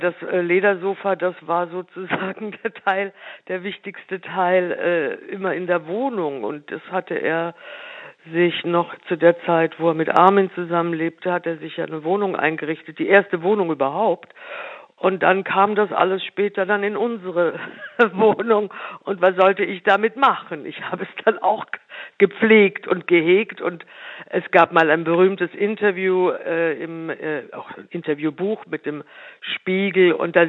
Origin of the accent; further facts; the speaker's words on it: Wiesbaden, Hesse, Germany; Ich bin hier in der Nähe aufgewachsen, nicht ganz durchgehend in Wiesbaden, war viel im Schloss Biebrich als Kind, als Jugendliche